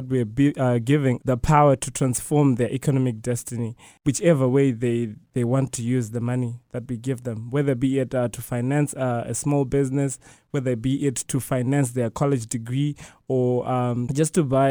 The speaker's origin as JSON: {"language": "English", "country": "Zimbabwe", "said": "and I'm from Zimbabwe. And back home in Zimbabwe"}